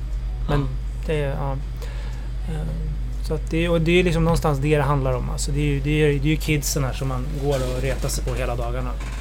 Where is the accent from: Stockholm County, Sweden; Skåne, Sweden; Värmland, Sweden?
Stockholm County, Sweden; Kista; Jag minns lite ju tuffa, lite Kista där jag kommer ifrån.